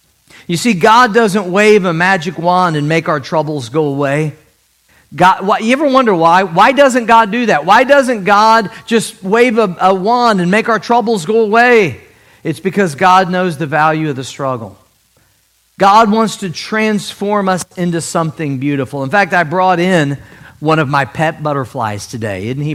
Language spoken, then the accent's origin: English; St. Louis, Missouri, United States; By the way, I'm from St. Louis. The Cardinals won that World Series.